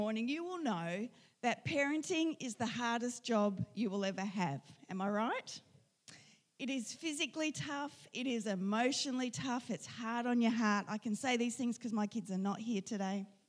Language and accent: English; Northern Territory, Australia; I grew up in the Northern Territory, and we went on a lot of camping trips.